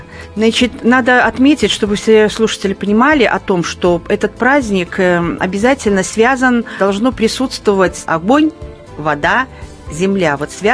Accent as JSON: {"language": "Russian", "country": "Belarus", "lives_now": "Moscow, Russia", "said": "мы свой праздник, москвичи, белорусы, стали отмечать не так давно."}